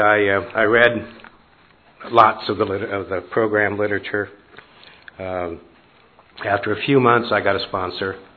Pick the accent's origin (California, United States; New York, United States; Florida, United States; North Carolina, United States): North Carolina, United States; Asheville; I'm a sexaholic from Asheville, North Carolina. To give you some context, I'm 71 years old.